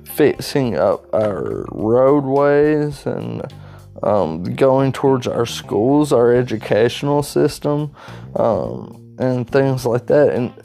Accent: Arkansas, United States; Today I want to talk about legalization of marijuana and things like that here in Arkansas in my home state.

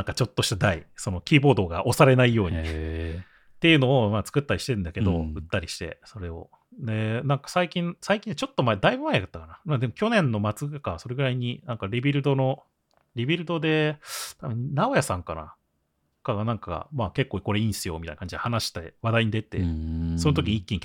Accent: Nagoya, Aichi, Japan; まあ、名古屋、僕もそうですけど

